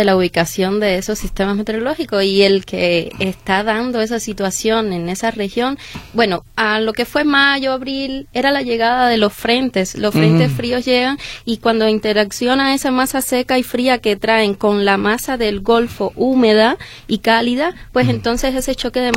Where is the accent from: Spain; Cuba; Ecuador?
Cuba; now in Mexico; Aunque yo intento hablar bien mexicano, pero no, todavía se sale. Soy cubana.